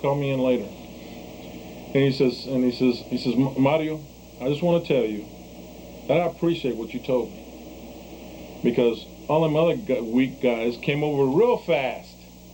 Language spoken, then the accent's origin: English; Texas, United States; I was born and raised in Magnolia. You know, and in fact, most of the people there in my neighborhood of the Barrio of Magnolia, they don't know me as